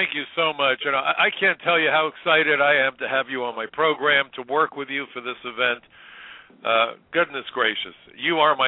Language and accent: English; New York City, New York, United States; I'm a New Yorker. I still can't get what happened out of my head.